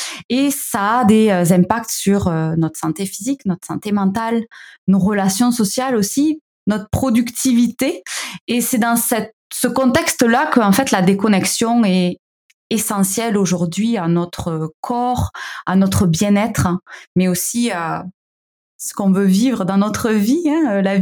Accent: Southern France, France; accent: southern French; now in Quebec, Canada; Vous l'entendez, j'ai un petit accent du sud de la France.

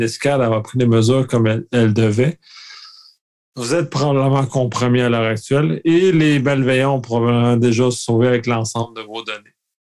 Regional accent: Quebec, Canada; ça va être fierté en tant que Québécois, en tant que Canadien.

